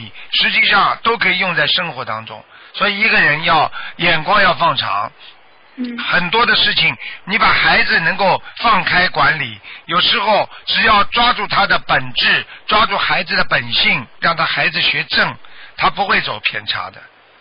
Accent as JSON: {"language": "Chinese", "country": "China", "said": "实际上我们中国人讲究的这种感情这种观念"}